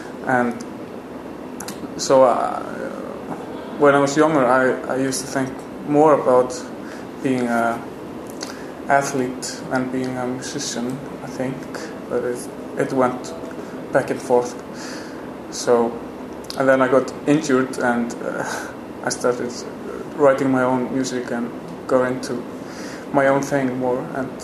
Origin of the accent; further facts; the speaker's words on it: Reykjavik, Capital Region, Iceland; I'm from Reykjavik in Iceland.